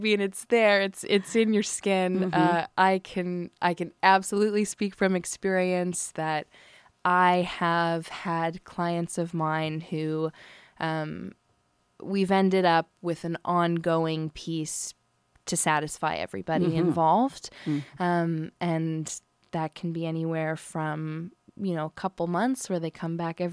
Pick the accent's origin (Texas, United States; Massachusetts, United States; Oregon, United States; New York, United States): Oregon, United States; Portland; I was immersed in a wonderful arts community growing up in Portland